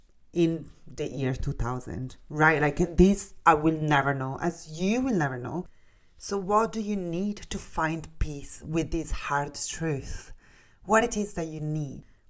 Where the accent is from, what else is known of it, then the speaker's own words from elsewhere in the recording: Milan, Lombardy, Italy; English is a second language; like I'm from Milan, so I will miss all the cultural subtleties of Milan